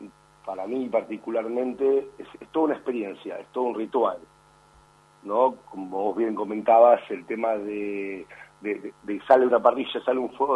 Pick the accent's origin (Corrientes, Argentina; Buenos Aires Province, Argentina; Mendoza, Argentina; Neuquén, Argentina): Buenos Aires Province, Argentina; Hurlingham; now in Buenos Aires, Argentina; yo soy de provincia de Buenos Aires, de Hurlingham, y tenía mi parrilla en casa de mis padres, bueno, y ahora que vivo en Capital